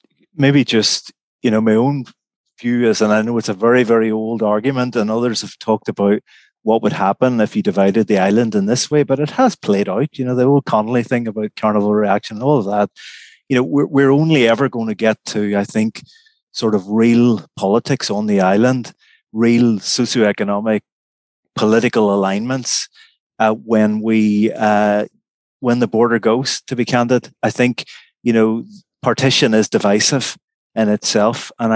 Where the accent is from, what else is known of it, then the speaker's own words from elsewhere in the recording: Derry, Northern Ireland, United Kingdom; born there; now in Belfast, United Kingdom; I was born in Derry and live in Belfast, and I'm Irish, you know.